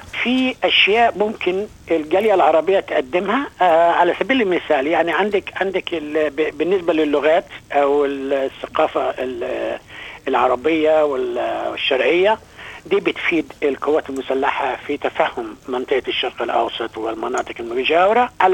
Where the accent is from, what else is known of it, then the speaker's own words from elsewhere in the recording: Egypt; moved away as an adult; now in Australia; انا خرجت من مصر